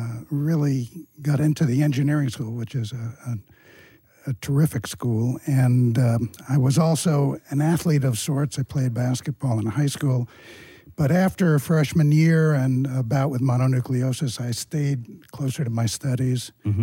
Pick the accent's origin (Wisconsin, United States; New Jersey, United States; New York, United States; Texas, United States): New York, United States; Brooklyn; I grew up in a place you may have heard of, Brooklyn, New York.